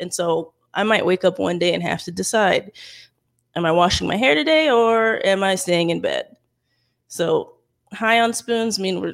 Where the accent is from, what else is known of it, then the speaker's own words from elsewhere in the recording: Florida, United States; I'm from South Florida through and through. So pretty much Miami, Fort Lauderdale area.